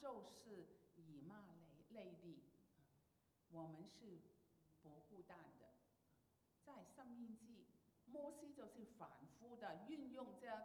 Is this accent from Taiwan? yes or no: no; Hong Kong; 我们香港人就是永居